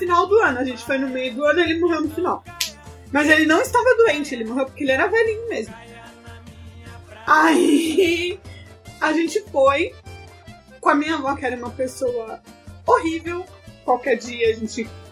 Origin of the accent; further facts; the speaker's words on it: São Paulo, Brazil; Gente, eu sou paulista, então é o lanche, tá?